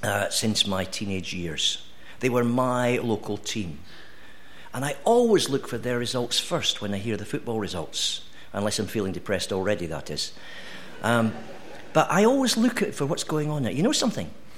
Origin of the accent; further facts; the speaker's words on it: Scotland, United Kingdom; born there; because I was born in Fife in Scotland